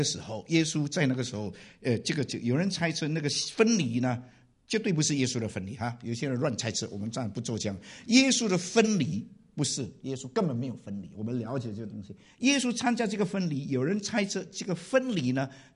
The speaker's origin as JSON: {"language": "Chinese", "country": "China", "said": "其实我们中国人也差不多都是如此，"}